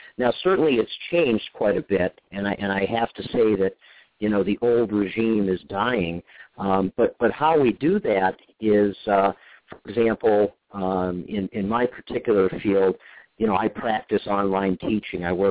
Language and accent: English; Massachusetts, United States; also born or lived in Michigan; I grew up in Massachusetts as well as Michigan and attended a variety of different schools.